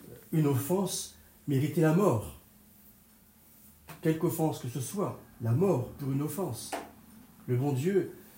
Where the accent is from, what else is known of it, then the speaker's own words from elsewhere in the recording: Montaigu, Auvergne-Rhône-Alpes, France; je célébrais une messe à Montaigu, chez moi, en Auvergne.